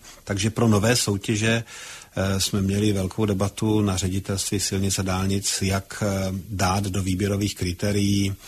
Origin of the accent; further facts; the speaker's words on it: South Moravian Region, Czechia; já jsem z Jižní Moravy, takže znám situaci na cyklostezkách